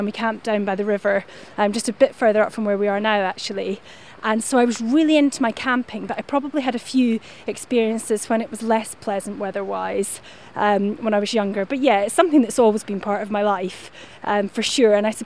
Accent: Scotland, United Kingdom; also born or lived in London; I was away from Scotland for about a decade, living down in London for work.

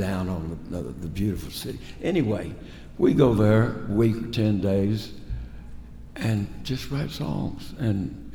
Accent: Lubbock, Texas, United States; Of the Plains, Lubbock, Texas, the High Plains.

